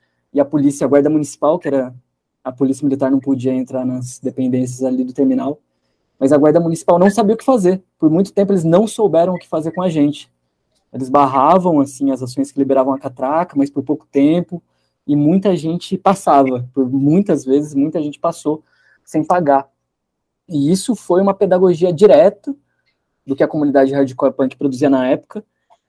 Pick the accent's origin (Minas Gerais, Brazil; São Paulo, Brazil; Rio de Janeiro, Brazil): São Paulo, Brazil; Piracicaba; eu cresci em Piracicaba e comecei a frequentar os shows de punk hardcore na minha cidade por 2006